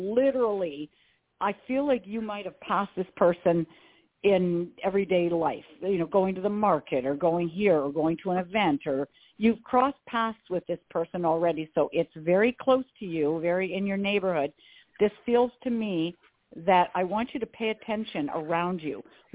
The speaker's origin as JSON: {"language": "English", "country": "Canada", "said": "because I'm from Canada, we really don't do too much"}